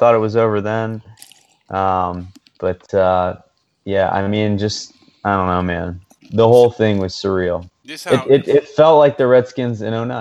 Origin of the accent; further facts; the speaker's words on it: Paris, Île-de-France, France; I grew up in Paris, an American kid in Paris, and I went to an American school